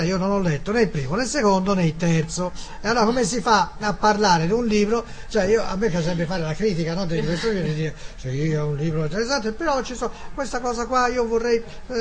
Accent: Pelago, Tuscany, Italy; Sperduto a Firenze, io vengo da Pelago, come si fa?

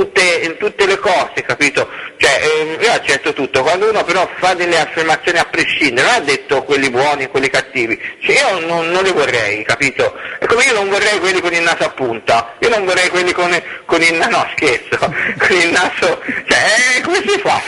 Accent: Livorno, Tuscany, Italy; diciamo, io sono livornese, nessun pisano a Livorno

